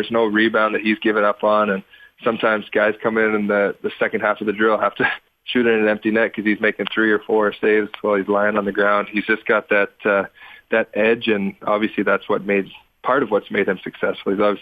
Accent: Canada; But I guess for me, you know, growing up in Canada, obviously the goal is to play in the NHL, but I played baseball until I was 16.

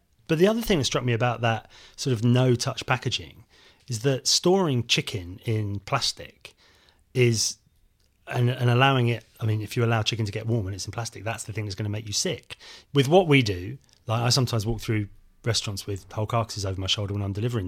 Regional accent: South West England, United Kingdom; When I was a kid growing up in Devon, we had a livestock market in the local town.

